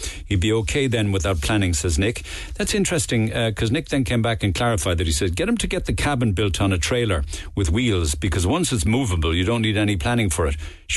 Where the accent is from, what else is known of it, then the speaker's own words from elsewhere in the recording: Cashel, Munster, Ireland; I'm from Cashel in Tip.